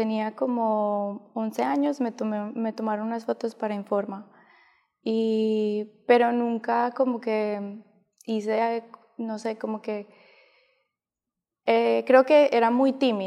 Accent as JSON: {"language": "Spanish", "town": "Medellín", "region": "Antioquia", "country": "Colombia", "tie": "born or raised there", "also_born_or_lived": "New York", "said": "Y como 8 meses después, mi mamá y mi papá decidieron volver a Colombia. Entonces crecí en Colombia."}